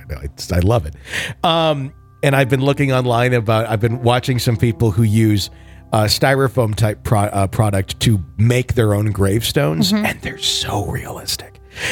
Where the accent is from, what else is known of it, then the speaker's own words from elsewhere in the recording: Wisconsin, United States; I remember I'm from Wisconsin. I took bowling lessons on a Saturday morning.